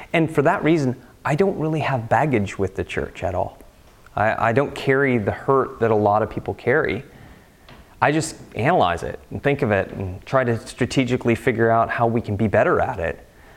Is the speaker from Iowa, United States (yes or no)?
yes; Iowa, United States; now in Miami, United States; I was not going to go back to where I grew up in Iowa, so I was going to stay in Miami.